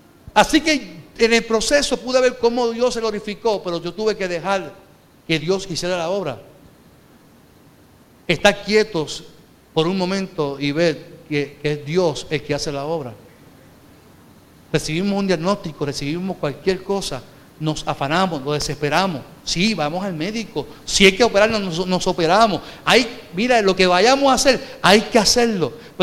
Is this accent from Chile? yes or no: no; Carolina, Puerto Rico; Yo decía, es que recuerda que yo soy de Carolina.